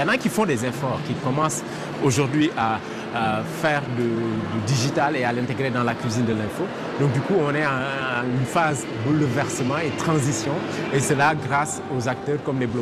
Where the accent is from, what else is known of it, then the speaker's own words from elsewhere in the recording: Senegal; je suis sénégalais